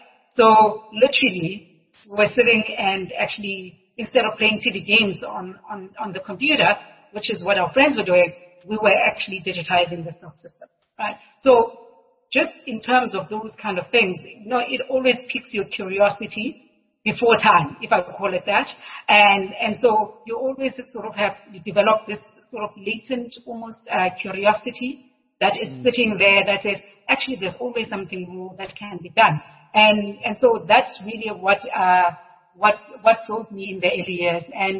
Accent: Cape Town, Western Cape, South Africa; also born or lived in Johannesburg; I was born in Cape Town. I tell people that I was born at the waterfront because I was born at the Somerset Hospital, looking at the sea.

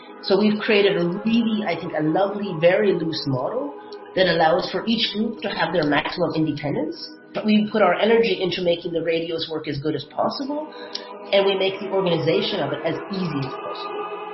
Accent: United States; now in Germany; I'm American, so you see a huge difference. I'm not going to brag about Germany.

